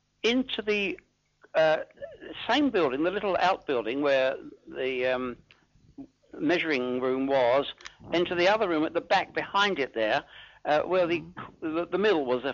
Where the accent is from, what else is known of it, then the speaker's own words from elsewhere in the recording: Leytonstone, London, United Kingdom; I came from Leightonstone, where my parents lived all their lives from there on, you know, and eventually died there.